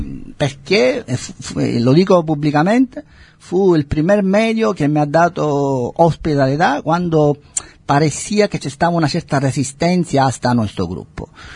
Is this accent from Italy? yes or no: yes; Italy; Spanish is a second language; no debería ser yo a decirlo que vengo de Italia